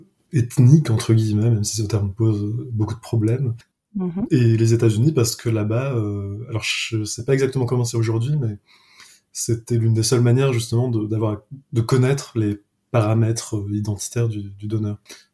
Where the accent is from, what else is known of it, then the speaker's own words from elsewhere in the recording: Paris, Île-de-France, France; Pour ce qui me concerne, moi, je fais encore des études à Lyon, voilà. Et j'ai grandi à Paris.